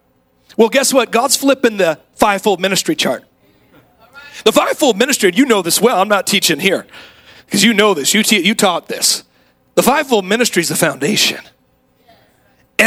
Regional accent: Oakland, California, United States; I'm from the hood. I grew up in Oakland, and don't let my blonde hair and green eyes fool you. I grew up in the hood.

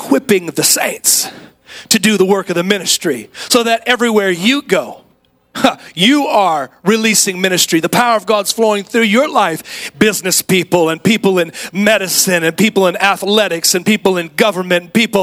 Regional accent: Oakland, California, United States; I'm from the hood. I grew up in Oakland, and don't let my blonde hair and green eyes fool you. I grew up in the hood.

